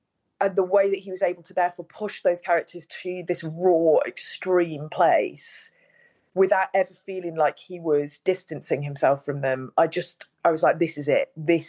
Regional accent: Stoke-on-Trent, West Midlands, United Kingdom; My dad was a head teacher. You know, I'm just from Stoke.

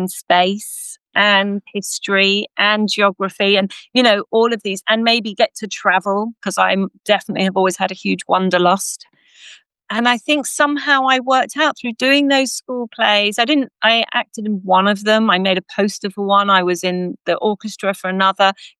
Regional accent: London, United Kingdom; I'm actually from London. I live in London.

